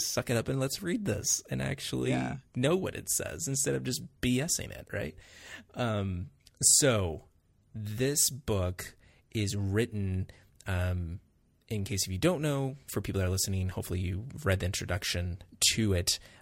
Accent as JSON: {"language": "English", "region": "Texas", "country": "United States", "tie": "born or raised there", "said": "That's about as Texan as I sound."}